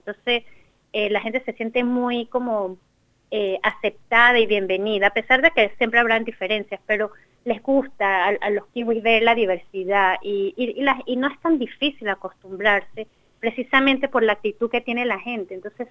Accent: Venezuela; yo soy venezolana y he vivido el conflicto colombiano toda mi vida, o sea, lo conozco desde que me acuerdo, y además estudié mucho sobre el conflicto antes de salir de Venezuela.

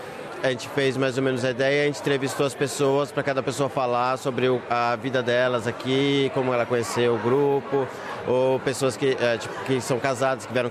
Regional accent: São Paulo, Brazil; Eu sou de São Paulo.

